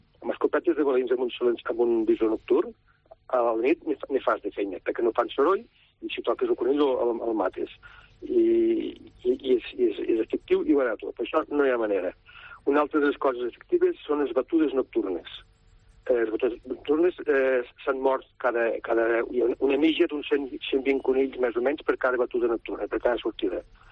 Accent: Verdú, Catalonia, Spain; Perquè jo soc de Verdú i hi ha veïns del poble que saben que hi ha molts conills

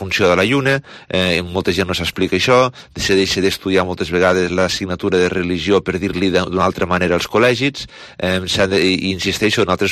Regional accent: Lleida, Catalonia, Spain; Jo tinc la sort, Ricard, que … però soc lleidatà

